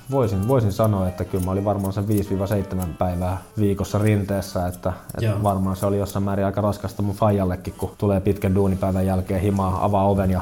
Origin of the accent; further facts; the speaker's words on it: Espoo, Uusimaa, Finland; Mä oon Espoosta kotoisin. Isä on lähtösi Oulusta ja äiti Joensuusta.